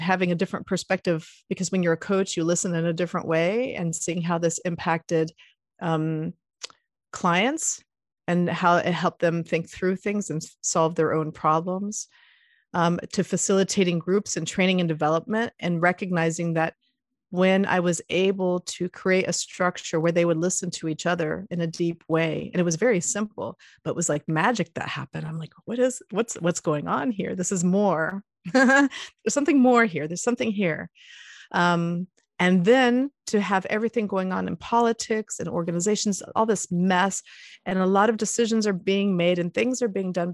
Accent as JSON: {"language": "English", "country": "Puerto Rico", "tie": "born or raised there", "said": "I was born in Puerto Rico and I grew up camping on the beach."}